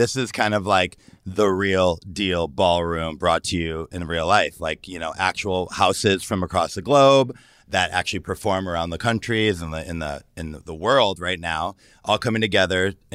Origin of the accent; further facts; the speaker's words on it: Detroit, Michigan, United States; So my upbringing of ballroom, yeah, I grew up in Detroit, Michigan, and they'd had balls and we'd have like raves.